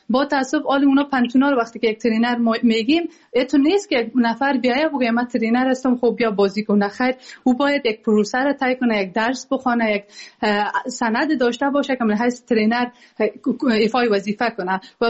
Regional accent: Afghanistan; مایی که در بیرون از افغانستان هستیم تلاش کنیم قوی تر از دیروز برمیگردیم انشاءالله و خود برگشتیم و افغانستان خود را خود ساختیم

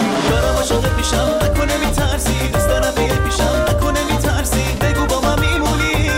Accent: northern Iran, Iran; خودم شمالیم

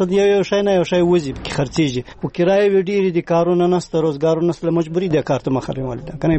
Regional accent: Ghazni, Afghanistan; also born or lived in Saudi Arabia; now in Kabul, Afghanistan; د غزنی دی ولایت یم. کابل کې اوس 15 کاله کېږي زه له سعودي راغلی یم. مخکې په سعودي کې وم، دلته چې راغلی یم تقریبا 6 کاله کېږي.

